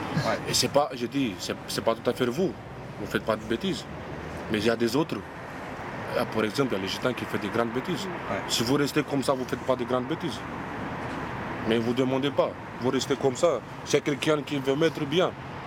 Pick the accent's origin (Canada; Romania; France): Romania; French is a second language; j'ai honte de dire que je suis roumain. Quand je me rencontre avec quelqu'un, je dis que je suis hollandaise ou je ne sais pas quoi.